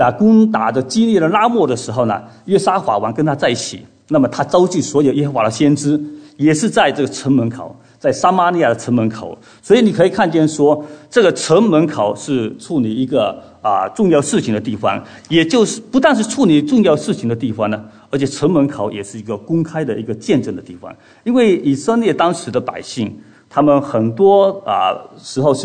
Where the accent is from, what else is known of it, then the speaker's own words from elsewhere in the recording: China; 我们从中国过来